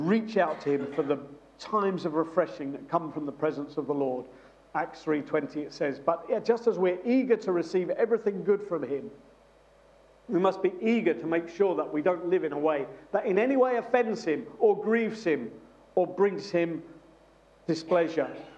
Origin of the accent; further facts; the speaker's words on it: United Kingdom; We're very British, aren't we?